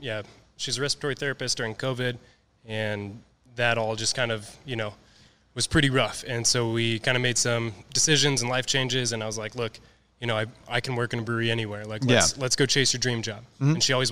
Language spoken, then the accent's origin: English; Castle Rock, Colorado, United States; I was born in Denver. Grew up in Castle Rock, just south, about 30 minutes south of Denver.